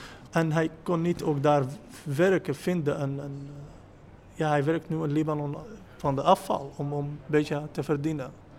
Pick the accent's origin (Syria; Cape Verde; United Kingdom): Syria; Dutch is a second language; now in Netherlands; Ik kom uit Syrië. Ik ben 3 jaar geleden naar Nederland gekomen. Ik ben gevlucht uit oorloggebied in Syrië.